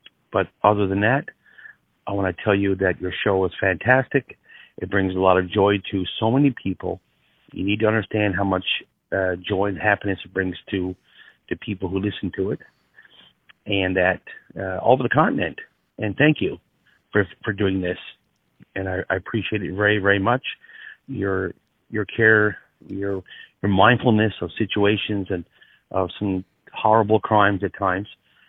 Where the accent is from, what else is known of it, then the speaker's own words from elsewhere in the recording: Newfoundland and Labrador, Canada; I am from Newfoundland originally. I messaged Matthew one time because I'm the original Inuit Newfie Jew.